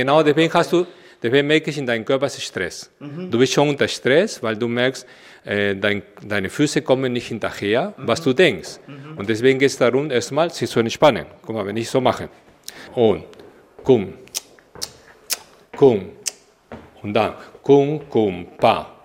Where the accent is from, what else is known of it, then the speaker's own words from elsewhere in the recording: Peru; now in Germany; Ich komme aus Peru und lebe schon über 30 Jahre in Deutschland.